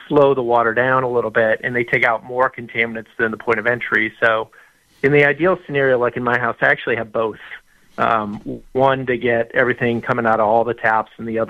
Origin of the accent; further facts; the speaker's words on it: Milwaukee, Wisconsin, United States; I'm from Milwaukee, and there was a cyst outbreak in the municipal water in Milwaukee, you know, 20, 30 years ago that got my mom sick.